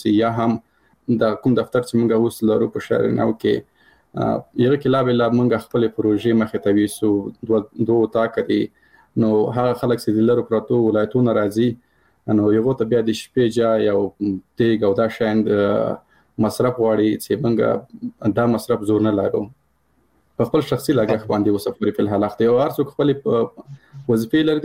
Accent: Paktia, Afghanistan; مثال زه د کابل د پکتیا يم،

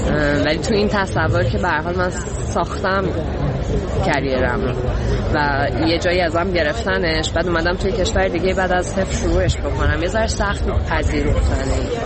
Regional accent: Iran; من به عنوان یه ایرانی

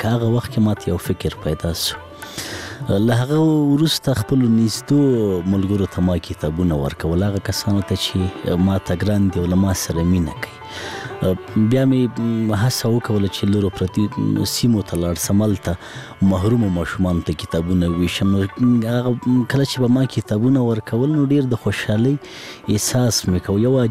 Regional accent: Laghman, Afghanistan; زه په لغمان کې پیدا شوم په لغمان کې را لوی شوم خوانځي مې په لغمان کې لوسته

